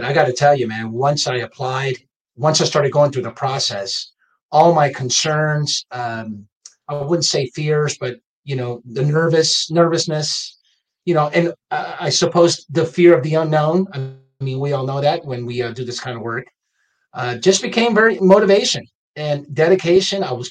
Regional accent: Lima, Peru; now in United States; I was born and raised in Lima, Peru. So I came here in the, I don't want to give my age too much, but I came here in the 1980, actually. And I've been here for 40 plus years

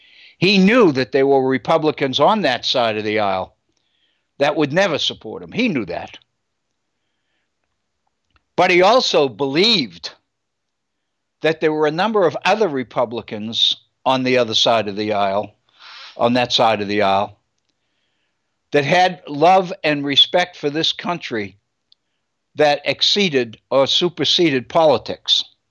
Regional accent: Massachusetts, United States; And he had been governor of Massachusetts, my home state.

